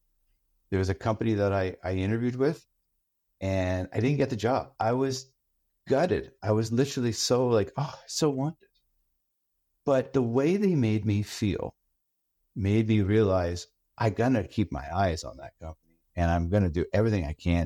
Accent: Canada; so I'm Canadian, in all transparency, I'm Canadian.

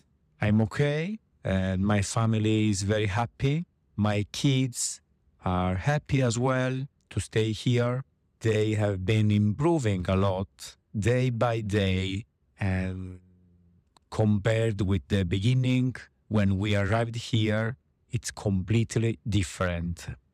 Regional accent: Italy; accent: Italian; English is a second language; I'm Italian. I have my Italian accent. I'm proud of my Italian accent.

